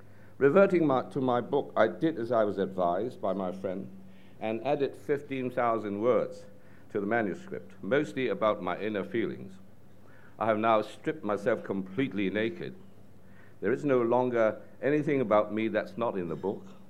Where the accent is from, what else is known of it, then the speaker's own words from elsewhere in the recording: Hong Kong; I grew up in Hong Kong a very, very long time ago.